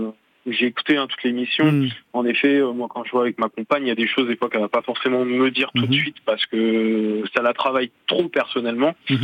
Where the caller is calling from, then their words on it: Normandy, France; Moi, je suis du Calvados.